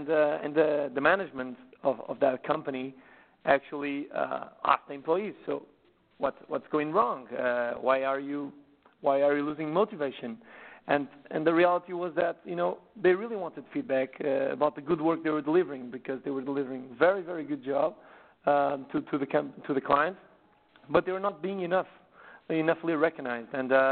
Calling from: Portugal; So I'm calling from Portugal. Actually, it's 6 p.m. over here.

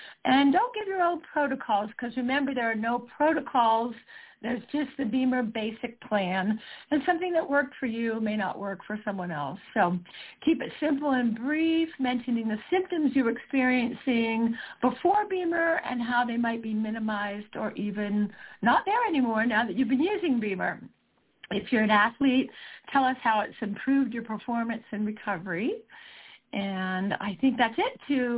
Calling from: Salt Lake City, Utah, United States; I am calling in from Salt Lake City, Utah

